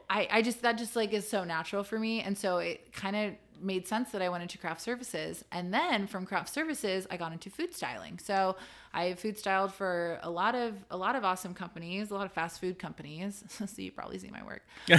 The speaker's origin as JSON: {"language": "English", "region": "Tokyo", "country": "Japan", "tie": "born or raised there", "said": "I think a part of that was growing up in Tokyo"}